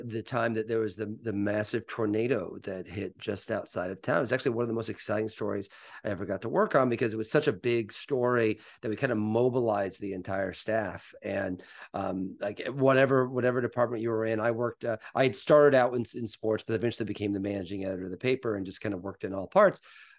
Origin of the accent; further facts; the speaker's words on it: Mattoon, Illinois, United States; I grew up in Mattoon, Illinois, and I remember seeing Ebert on WAND TV in Decatur